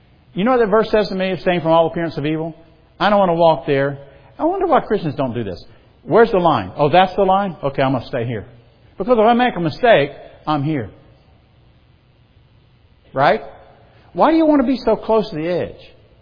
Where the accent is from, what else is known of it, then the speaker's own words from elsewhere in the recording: South Carolina, United States; I come from South Carolina, we had a lot of ditches, I lived out in the country, you know, dirt roads and stuff.